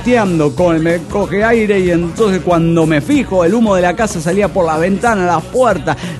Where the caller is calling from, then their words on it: Durango, Mexico; de Durango, México.